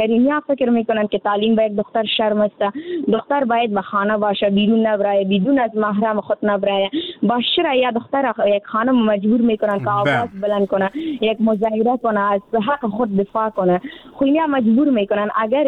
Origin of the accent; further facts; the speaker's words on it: Afghanistan; یعنی در جامعه همه ما افغان هستیم